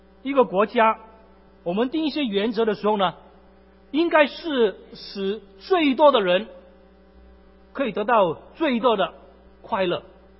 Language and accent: Chinese; Guangdong, China; 特别是如果在中国广东的地方，我们广东人最喜欢吃的是烤乳猪